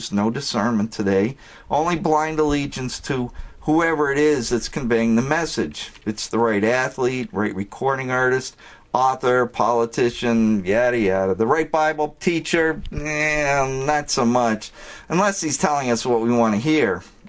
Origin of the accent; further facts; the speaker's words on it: Boston, Massachusetts, United States; I'm from Boston, where politics is as much of a spectator sport as the Red Sox, Celtics, Patriots, or Bruins.